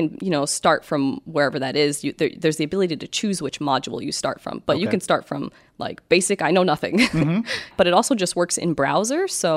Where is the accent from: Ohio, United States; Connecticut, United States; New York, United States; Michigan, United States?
Michigan, United States; Well, I'm from Michigan, and I really like to live here, even though the weather's not awesome.